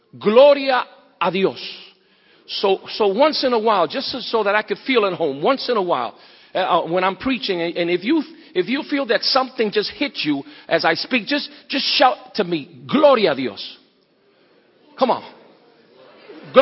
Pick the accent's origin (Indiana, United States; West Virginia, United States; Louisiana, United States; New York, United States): New York, United States; New York City; born there; English is a second language; I was born in the Bronx in New York City, but I was one of those students who fell between the cracks in the educational system. Because I hardly could speak well English, and I still struggle with it because most of my preaching is in Spanish.